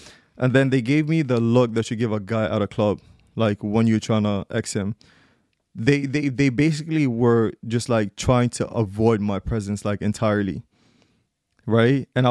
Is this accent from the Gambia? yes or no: yes; Gambia; I literally told them, like, I'm from Gambia.